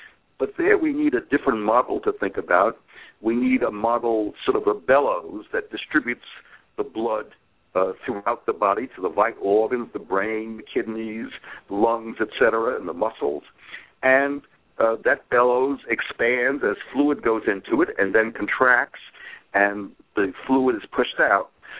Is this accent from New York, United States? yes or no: yes; New York, United States; I'm from the United States and grew up around the New York area and went to Cornell as an undergraduate